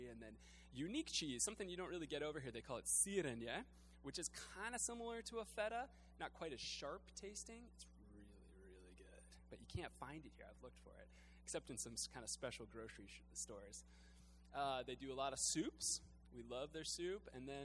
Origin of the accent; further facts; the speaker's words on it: the South, United States; Yeah, they're not, it's not a thank you culture, but I still like to say it because I'm from the South.